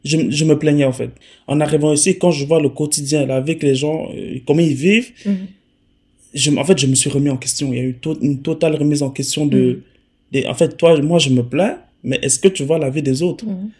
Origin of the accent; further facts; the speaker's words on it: Verviers, Wallonia, Belgium; Je dis, je viens de Verviers, je joue au foot à Verviers.